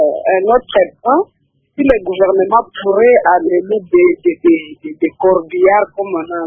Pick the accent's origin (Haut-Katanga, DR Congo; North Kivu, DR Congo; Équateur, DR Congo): Haut-Katanga, DR Congo; Lubumbashi; Et moi, je suis de Lubumbashi.